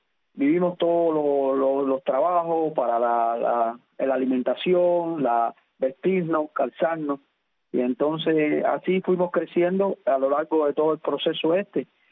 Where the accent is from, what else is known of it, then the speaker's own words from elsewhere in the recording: Ciego de Ávila, Cuba; yo soy natural de Ciego de Ávila, el mismo municipio cabecera de Ciego de Ávila, y allí me crié en el seno de una familia humilde.